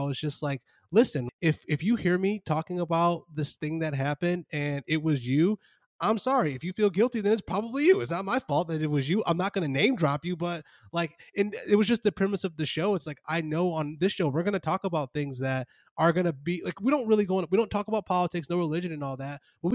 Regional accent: Buffalo, New York, United States; Because just like when I go back home in Buffalo, I'm drinking beer from Buffalo.

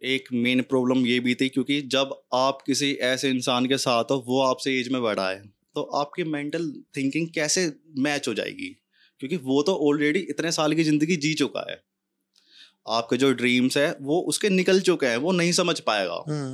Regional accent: Delhi, India; मैं दिल्ली से हूँ तो मेरी स्लैंग, एक मैं गुजर उससे कम्युनिटी से बिलोंग करता हूँ, थोड़े स्लैंग्स अलग होंगे

